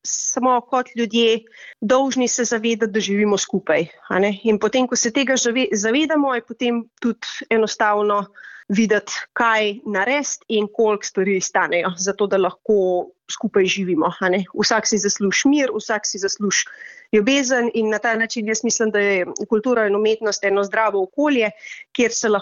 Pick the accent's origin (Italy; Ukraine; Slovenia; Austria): Slovenia; Kranj, Upper Carniola; moved away as an adult; now in Finland; Po rodu sem Kranjčanka